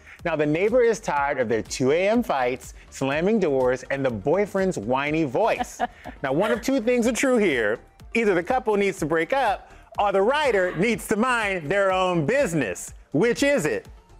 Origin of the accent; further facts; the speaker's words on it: the South, United States; I'm from the South.